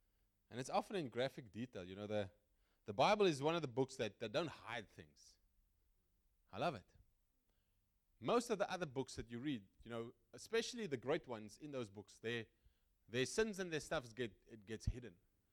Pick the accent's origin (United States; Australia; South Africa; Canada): South Africa; you can just look at us as a South African society. I love South Africa. It's a wonderful country.